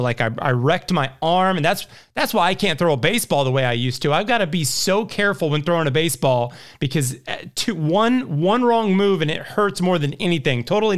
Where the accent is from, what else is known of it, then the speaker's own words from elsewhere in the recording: Indiana, United States; but a lot of that comes from growing up in Indiana